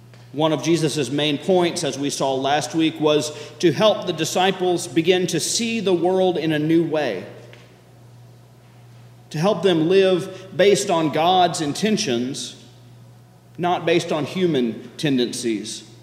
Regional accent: the South, United States; And that is one place in which being a Southerner is a real advantage, because we have a special word for second person plural pronoun. Y'all.

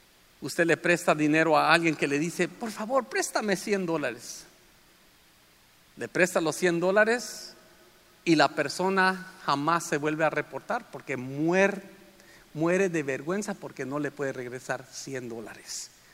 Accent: Los Angeles, California, United States; yo soy de Los Ángeles, California

